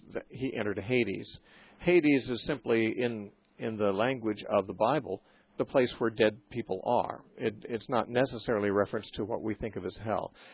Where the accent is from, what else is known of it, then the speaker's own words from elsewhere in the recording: McMinnville, Oregon, United States; from McMinnville, Oregon, which used to be my hometown.